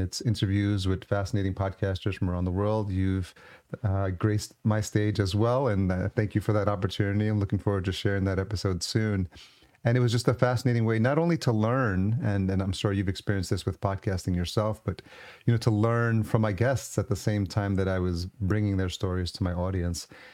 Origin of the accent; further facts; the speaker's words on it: New York, United States; So I grew up in New York in the 80s and just around the time house music started.